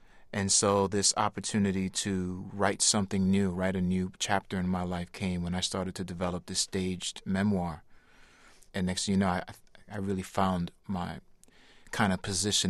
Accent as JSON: {"language": "English", "town": "New York City", "region": "New York", "country": "United States", "tie": "born or raised there", "said": "Well, I'm a half-breed. You know, I'm Puerto Rican and Norwegian from descent, and I grew up born and raised in New York City, and I stood out amongst my friends in my community."}